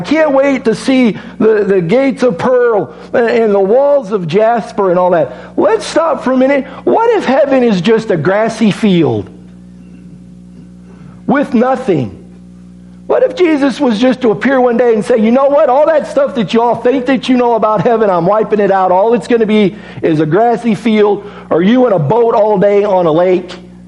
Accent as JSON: {"language": "English", "region": "Illinois", "country": "United States", "said": "and we're all from Illinois. In the state of Illinois, he did not have a will"}